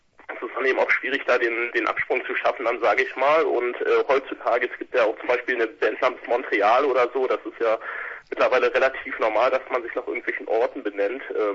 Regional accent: Hamburg, Germany; wir kommen aus Hamburg, beziehungsweise ursprünglich aus Hamburg. Unser Sänger, der wohnt mittlerweile in der Nähe von Cuxhaven. Die anderen sind noch in Hamburg angesiedelt.

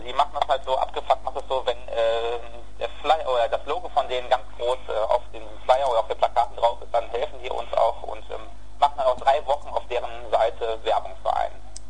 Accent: Witten, North Rhine-Westphalia, Germany; Dann grüße ich alle Leute aus Witten, wo ich herkomme, die gebürtig da herkommen.

